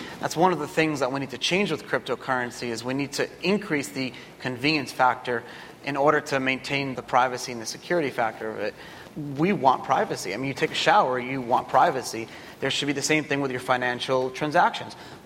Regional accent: New York, United States; So I'm from here. I'm from Brooklyn. And I was living in my parents' basement.

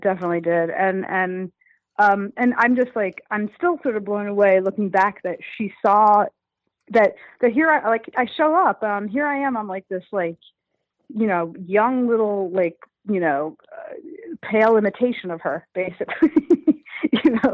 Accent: Brooklyn, New York, United States; and like, I'm a Jew from Brooklyn. What do I know about redneck?

